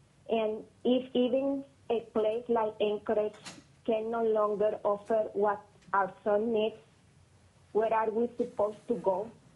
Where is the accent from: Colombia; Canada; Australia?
Colombia; English is a second language; now in Ketchikan, United States; I am from Colombia, and I am the mother of John Paul.